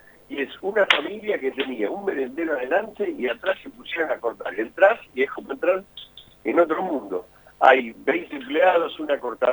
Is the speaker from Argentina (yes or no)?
yes; Tandil, Buenos Aires Province, Argentina; born there; No nací en San Martín, nací en Tandil.